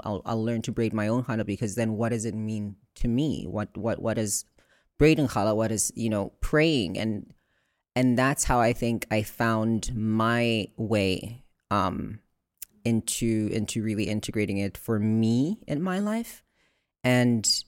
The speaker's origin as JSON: {"language": "English", "country": "South Africa", "tie": "born or raised there", "said": "I was in Seattle visiting one of my friends that I grew up with in South Africa."}